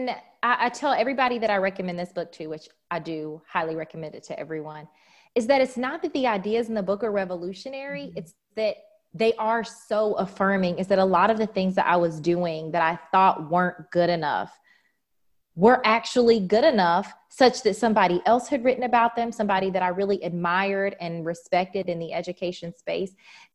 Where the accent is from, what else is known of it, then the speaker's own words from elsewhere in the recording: United States; just as an homage to the fact that, you know, I am African American.